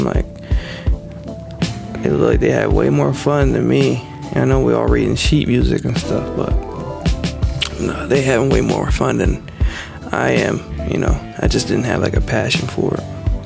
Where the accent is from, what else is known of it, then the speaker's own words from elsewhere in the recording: Washington, New Jersey, United States; I hail from Jersey, and Washington, New Jersey, to be specific, you know.